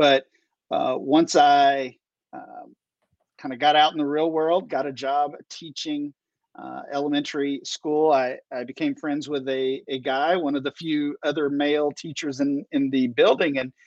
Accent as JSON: {"language": "English", "region": "Kentucky", "country": "United States", "tie": "born or raised there", "said": "growing up in Kentucky and living here basically my whole life, I mean, Kentucky is a basketball state, specifically a college basketball state."}